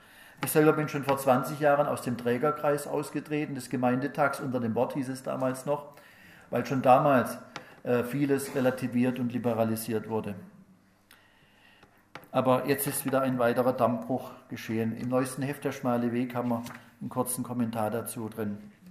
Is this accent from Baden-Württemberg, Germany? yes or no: yes; Pforzheim, Baden-Württemberg, Germany; Ich nenne nur mal ein Beispiel aus meiner Heimatstadt Pforzheim.